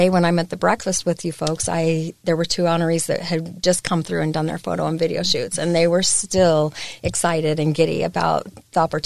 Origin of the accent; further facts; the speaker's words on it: Salt Lake City, Utah, United States; also born or lived in Logan / Magna / South Jordan; Born and raised in Salt Lake City. Lived up in Logan for a short time period, moved to Magna, went to Cypress High School, and got married and moved out to South Jordan. So kind of a Utah girl too, I guess.